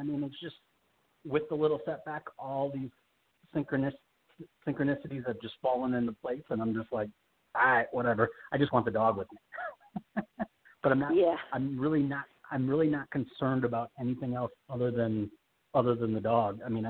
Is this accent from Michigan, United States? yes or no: yes; Detroit, Michigan, United States; now in Las Vegas, United States; I'm from Detroit, And it's like the auto unions when it was a really good job back in the day